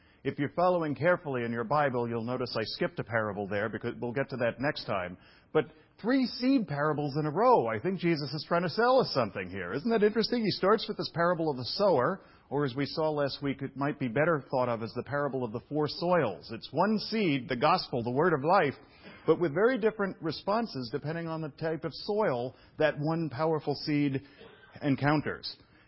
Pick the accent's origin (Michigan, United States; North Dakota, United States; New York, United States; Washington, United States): New York, United States; Brooklyn; this is the reason I'm from Brooklyn. I'm deprived. I never had grass when I was a kid. We don't have grass in Brooklyn.